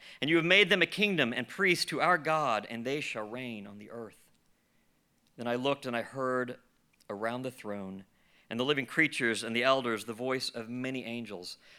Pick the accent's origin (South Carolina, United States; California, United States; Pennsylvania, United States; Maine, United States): South Carolina, United States; Greenville; You know, growing up in the Southeast, I grew up here in Greenville